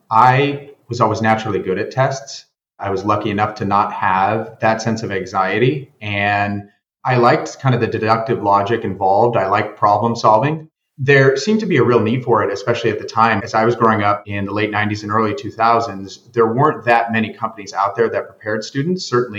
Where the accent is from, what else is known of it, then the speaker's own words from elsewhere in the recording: Long Beach, California, United States; since I grew up in Long Beach, in an area that was quite diverse and one that didn't have, had some socioeconomic issues